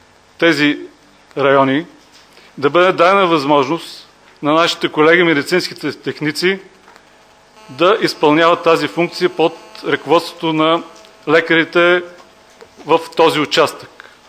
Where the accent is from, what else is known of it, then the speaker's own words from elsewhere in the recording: Vidin, Vidin Province, Bulgaria; Аз съм от Виден и мога да ви кажа, че в периферията нещата са още по-лоши.